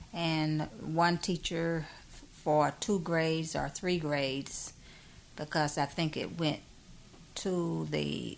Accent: Asheville, North Carolina, United States; I was born in Asheville.

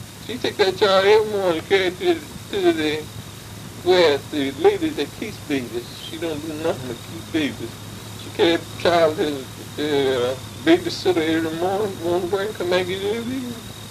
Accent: North Carolina, United States; I was born in Vance County, and I lived there till I was 31 years old.

